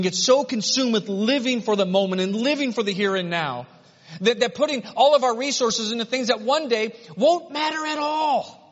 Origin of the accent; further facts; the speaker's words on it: Cleveland, Ohio, United States; I grew up in Cleveland. We don't cross logs like this.